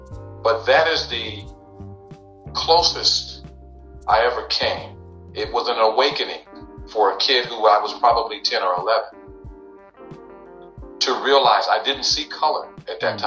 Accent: Niagara Falls, New York, United States; I come from Niagara Falls, New York.

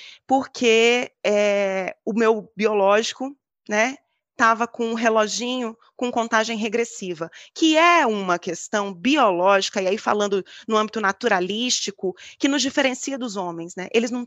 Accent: Mato Grosso, Brazil; eu fui para o Rio Grande do Sul, sou de Mato Grosso, fui para o Rio Grande do Sul, fiquei 1 ano longe do meu marido

